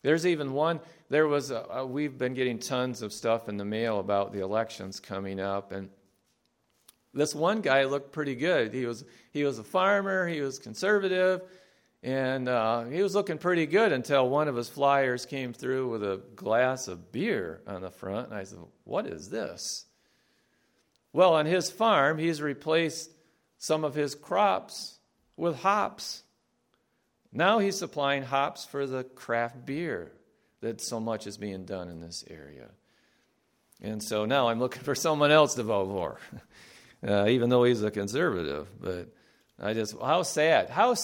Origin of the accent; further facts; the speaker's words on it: Greenville, Michigan, United States; Because I would say, I'm from Greenville, Michigan, and they would say, where is that? And so normally I would say, well, that's about 30 miles northeast of Grand Rapids.